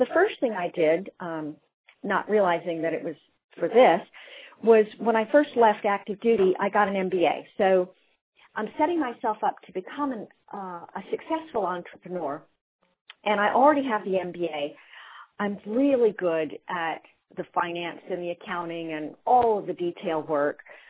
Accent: California, United States; I'm a Californian.

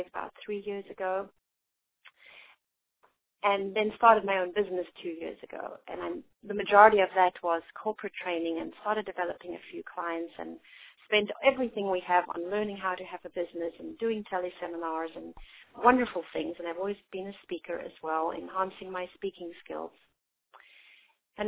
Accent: South Africa; also born or lived in Florida Keys; now in Savannah, United States; I'm originally from South Africa, been in the United States for 17 years, most which was spent in the Florida Keys, living in Savannah right now.

